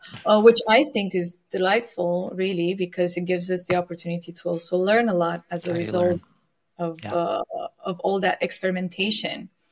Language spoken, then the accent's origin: English; Romania; moved away as an adult; also born or lived in London; now in Los Angeles, United States; I'm born and raised in Romania, Eastern Europe, and I moved to LA 11 years ago. Before that, I was based in London for 6 years, and London is where I got my start.